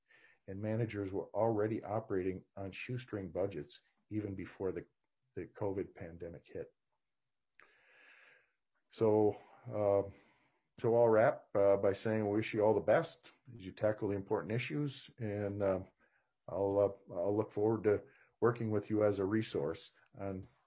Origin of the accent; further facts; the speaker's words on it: Minneapolis, Minnesota, United States; I grew up in South Minneapolis at the end of runway 29 right.